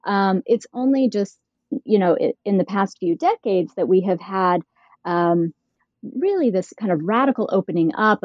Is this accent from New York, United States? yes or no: no; Utah, United States; also born or lived in Idaho; I grew up in Utah and Idaho, and I grew up within a very conservative faith community.